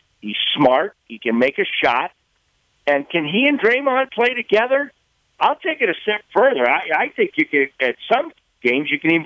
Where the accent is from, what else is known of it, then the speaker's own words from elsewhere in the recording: Massachusetts, United States; Of course, I'm from Massachusetts